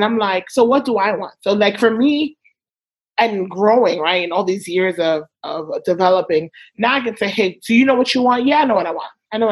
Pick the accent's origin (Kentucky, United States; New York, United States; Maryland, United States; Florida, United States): New York, United States; I think growing up in New York, growing up Haitian in New York, let's break it down, right? Growing up Seven Adventist Haitian and in New York, it's a different lifestyle.